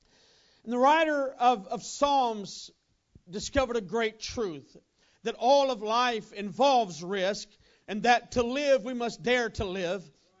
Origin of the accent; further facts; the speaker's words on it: Louisiana, United States; JB was a man in my hometown in Louisiana.